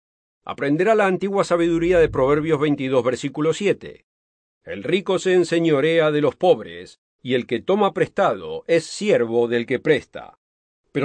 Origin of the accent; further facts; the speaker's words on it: United States; Yo también soy estadounidense y amo a mi país.